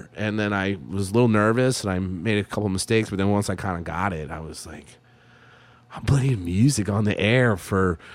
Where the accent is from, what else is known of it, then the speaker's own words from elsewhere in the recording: Pennsylvania, United States; now in New Orleans, United States; I knew some from where I grew up in Pennsylvania. That was one of the reasons why I came down here.